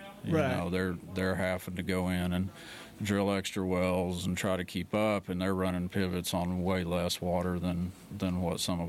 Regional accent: Sayre, Oklahoma, United States; It's growing up in Sayre. You know, that's where I was born and raised.

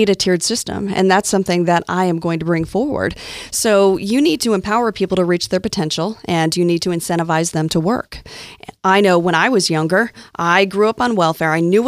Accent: Troy, United States; I grew up in Troy. It was a town at the time, less than 1,000 people, and we grew up on welfare.

